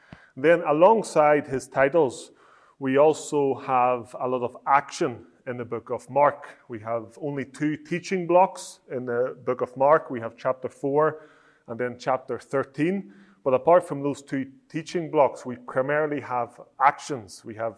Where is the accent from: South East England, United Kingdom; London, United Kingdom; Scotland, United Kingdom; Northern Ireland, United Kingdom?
Northern Ireland, United Kingdom; accent: Northern Irish; first language Italian; English is a second language; now in Italy; So Italian is my first language. So this morning you've got two options. I can either speak Northern Irish or I can speak Italian.